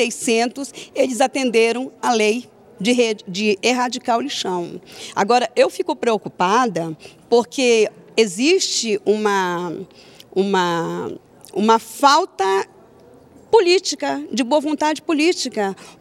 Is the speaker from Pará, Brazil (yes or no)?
yes; Pará, Brazil; eu conheço o município de Abaitetuba e eu sou paraense.